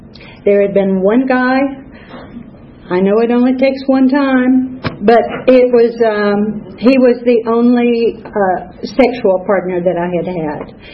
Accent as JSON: {"language": "English", "town": "Sand Mountain", "region": "Alabama", "country": "United States", "tie": "born there", "said": "I was born on Sand Mountain, Alabama. That's rural, northeast corner."}